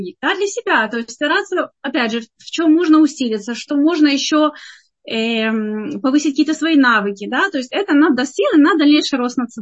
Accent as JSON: {"language": "Russian", "country": "Ukraine", "lives_now": "Israel", "said": "мы беженцы с Украины"}